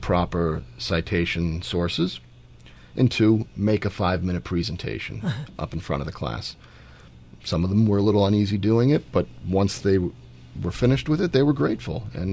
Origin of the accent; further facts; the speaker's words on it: Fairfield, Connecticut, United States; growing up in Fairfield, it's not a whole lot different than where we are right now in Greenwich